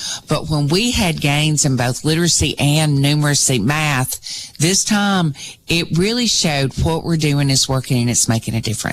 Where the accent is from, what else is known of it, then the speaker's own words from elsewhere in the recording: Decatur, United States; I'm from Decatur, and it does.